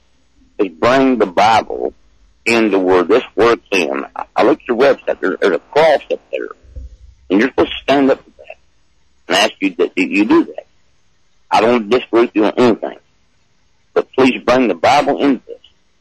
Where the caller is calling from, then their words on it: Galveston, Texas, United States; I'm from Galveston.